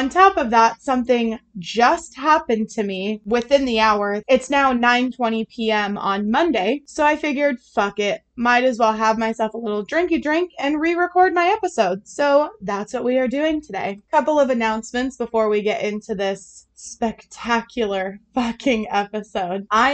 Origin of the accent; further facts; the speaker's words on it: Arizona, United States; I come from Arizona, so I'm not equipped to handle that amount of snow.